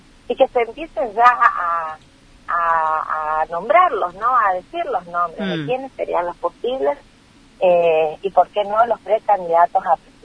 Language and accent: Spanish; Chaco, Argentina; somos 33 congresales nacionales por Chaco, somos mirados al solo hecho de decir que somos de Chaco